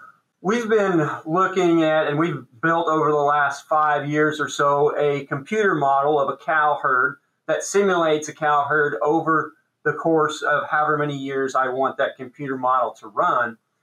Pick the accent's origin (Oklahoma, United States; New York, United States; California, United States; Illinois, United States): Illinois, United States; And I grew up in Illinois and spent some time in South Texas at A&M as well.